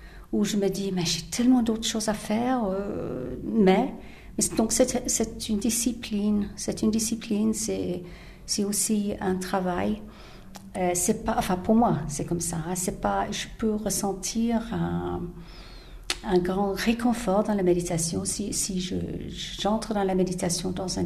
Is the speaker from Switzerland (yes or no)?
no; England, United Kingdom; je suis née, j'ai été élevée en Angleterre.